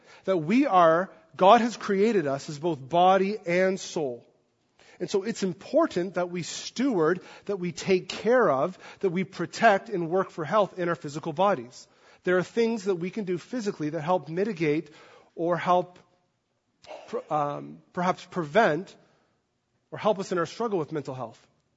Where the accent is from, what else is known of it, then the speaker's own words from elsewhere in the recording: Canada; So I grew up really on the Bay of Fundy. So from where my house was, where we lived, I could see the Bay of Fundy, the salt water